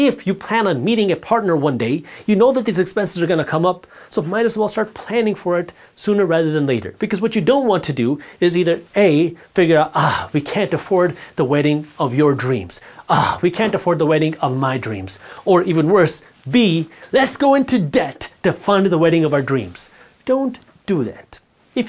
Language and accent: English; Detroit, Michigan, United States; especially if you're living in a colder state, I'm from Detroit, if you're living in a colder state where you're seeing snow on the ground